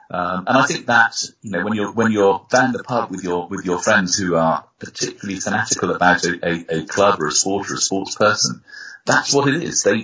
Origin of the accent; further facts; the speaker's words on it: Swindon, South West England, United Kingdom; my reason for not liking football is because I came from Swindon, with a team that never was very successful.